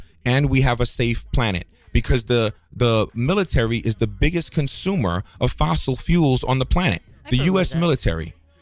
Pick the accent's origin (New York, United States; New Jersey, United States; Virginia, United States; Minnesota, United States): New York, United States; Brooklyn; I grew up in Brooklyn.